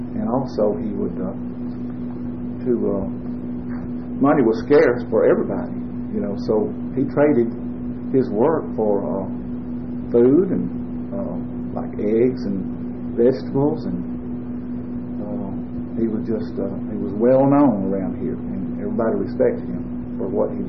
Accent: Gadsden, Alabama, United States; born there; I was born in Gadsden, Alabama, at my mother's old home place on Sunset Drive.

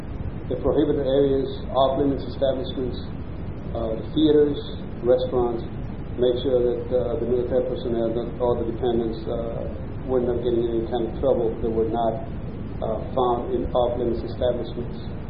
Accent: Puerto Rico; born there; Yes, I was. I was born in Puerto Rico. That makes me a naturalized citizen.

